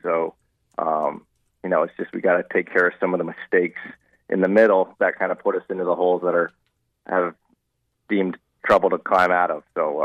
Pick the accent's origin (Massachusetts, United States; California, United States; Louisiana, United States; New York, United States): Massachusetts, United States; Shelburne Falls; born or raised there